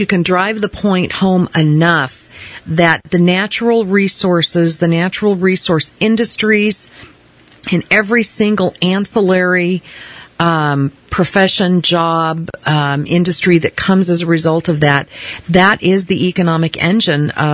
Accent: Ireland; Yes, they have, and I'm Irish as well, so...

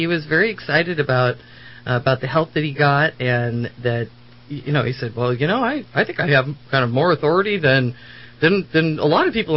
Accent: Connecticut, United States; I had a friend growing up in Connecticut

